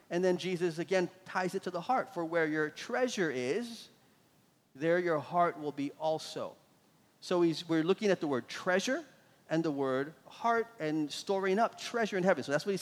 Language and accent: English; Florida, United States; and I'm from Florida, so we all know what happens when hurricanes come.